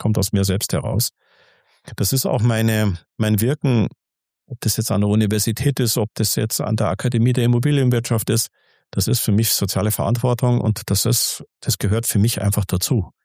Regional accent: Munich, Bavaria, Germany; Und ich komme aus dem Stadtteil aus München, da ist nicht die Haute-Volée, wie soll man sagen, zu Hause.

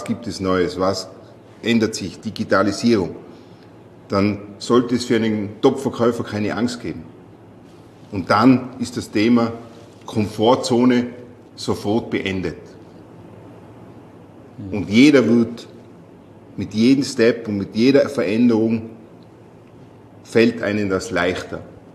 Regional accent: Tyrol, Austria; Ich komme aus Tirol, bin ganz normal und unkompliziert

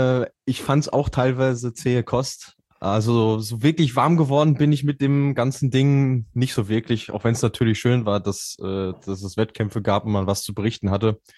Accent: Austria; Und ich kann als Österreicher nur sagen, ich habe 4-mal Wiener Schnitzel serviert bekommen an dem Wochenende in Wiesbaden.

